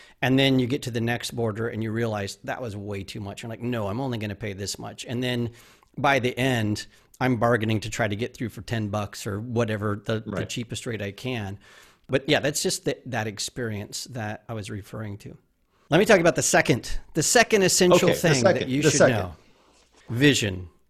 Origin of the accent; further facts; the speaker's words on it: Arizona, United States; I'm from Arizona, so it's pretty simple to get into Mexico.